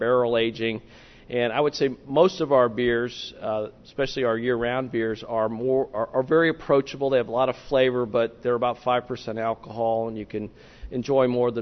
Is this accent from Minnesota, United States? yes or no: no; Kansas City, Missouri, United States; moved back to my hometown, Kansas City, and we started the brewery.